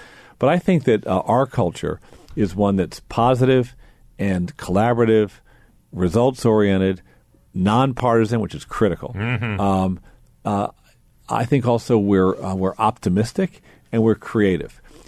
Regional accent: Baltimore, Maryland, United States; Well, I was so fortunate. I grew up in Baltimore City, and was born in 1961.

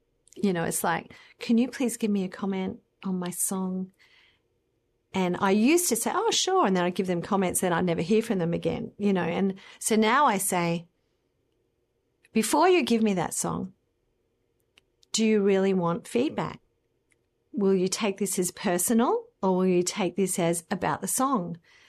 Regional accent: Australia; I was going to say BS, but I'm an Australian. That's what we do.

